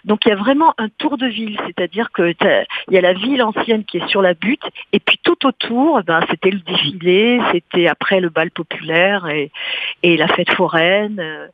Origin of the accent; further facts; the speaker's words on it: Gourdon, Occitanie, France; moi, je viens de la campagne, je viens du Lot, dans une petite ville qui s'appelle Gourdon.